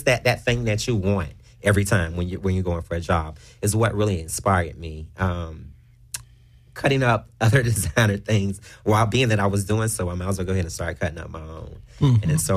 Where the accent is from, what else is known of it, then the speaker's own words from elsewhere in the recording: Savannah, Georgia, United States; moved away as an adult; now in Los Angeles, United States; Started out about 8.5, 9 years ago once I relocated here from Savannah, Georgia.